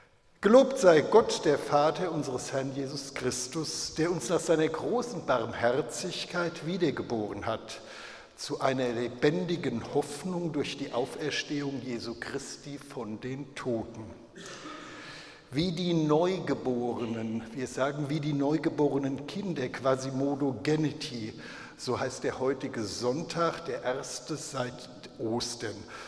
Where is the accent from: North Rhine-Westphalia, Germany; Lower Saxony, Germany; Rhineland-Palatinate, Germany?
Rhineland-Palatinate, Germany; Oppenheim; ich komme aus Oppenheim, bin Prädikant der Evangelischen Kirche in Hessen und Nassau, hier im Dekanat Ingelheim-Oppenheim